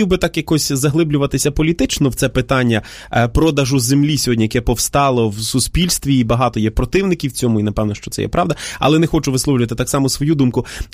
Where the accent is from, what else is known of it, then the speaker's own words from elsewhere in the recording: Vinnytsia Oblast, Ukraine; я походжу з Вінниччини